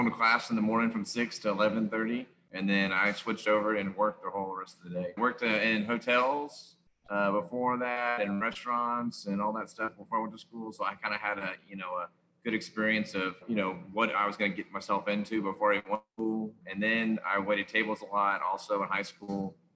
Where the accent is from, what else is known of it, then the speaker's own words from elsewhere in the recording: Houston, Texas, United States; Yeah, I grew up in Houston, and then I went off to high school in Beaumont, Texas.